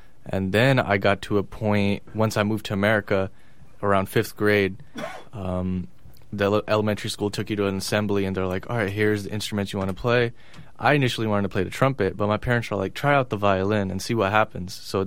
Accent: Bangkok, Thailand; So he taught music in Bangkok for 15 years. I was born there. My sister was born there.

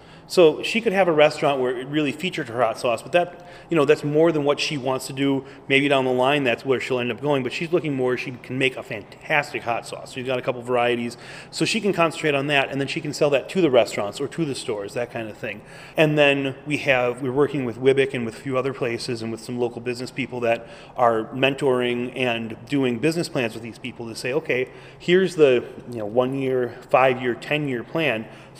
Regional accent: Wisconsin, United States; I grew up in Door County, and Southern Door, Brussels, still every year has their Booyah meal.

